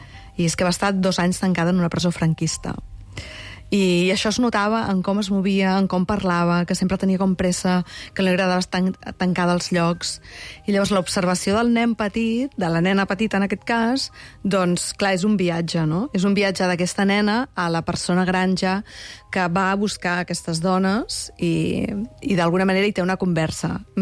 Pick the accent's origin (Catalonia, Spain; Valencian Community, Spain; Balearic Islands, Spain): Catalonia, Spain; Tarragona; és un viatge de la nena de pis que sóc jo, de Tarragona